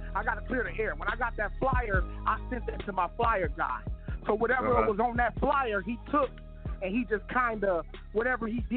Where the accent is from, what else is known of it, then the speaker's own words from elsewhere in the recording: Kalamazoo, Michigan, United States; You know, I was raised in Kalamazoo, Michigan. They had a peaceful rally in Kalamazoo.